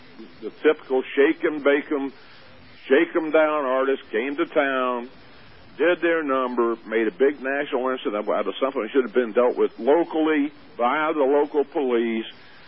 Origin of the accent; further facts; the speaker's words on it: the South, United States; born there; now in Virginia, United States; I'm a Southerner by birth and a Virginia by the grace of God.